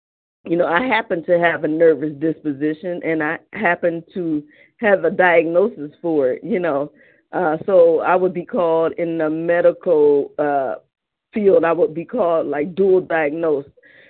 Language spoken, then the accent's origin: English; Cleveland, Ohio, United States; I'm from Cleveland, Ohio.